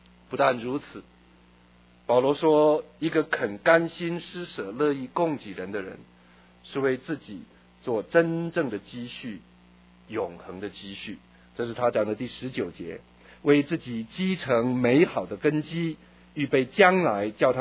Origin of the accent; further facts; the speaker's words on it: Taiwan; moved away as an adult; now in United States; 是我从台湾来美国的时候，一个纸箱一个皮箱